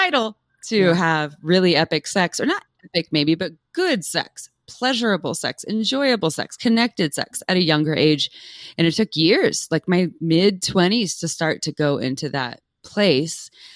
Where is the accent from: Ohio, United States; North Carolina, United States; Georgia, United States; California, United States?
California, United States; Santa Cruz; I was raised in Santa Cruz, California, so like a little more progressive.